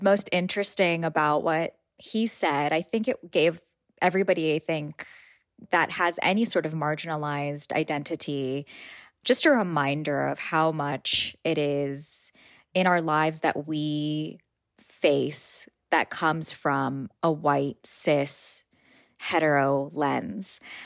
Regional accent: Port St. Lucie, Florida, United States; the mosque that I grew up closest to in Port St. Lucie, Florida.

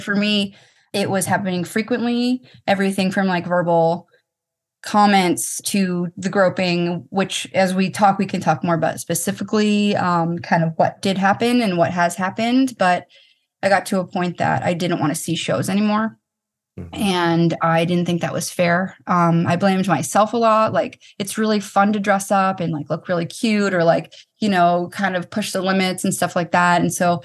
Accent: Boston, Massachusetts, United States; And it was at Fenway Park. I was on the field. I'm from Boston.

